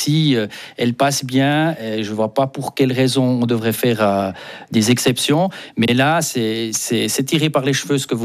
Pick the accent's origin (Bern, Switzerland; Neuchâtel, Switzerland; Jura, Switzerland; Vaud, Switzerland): Jura, Switzerland; je suis jurassien, je suis aussi né ici dans le canton du Jura, puis je défends aussi le canton du Jura. Et je suis suisse alémanique